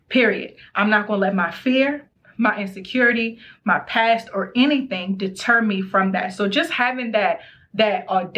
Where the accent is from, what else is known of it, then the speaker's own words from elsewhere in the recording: Maryland, United States; I'm from Maryland. I gotta eat my crabs.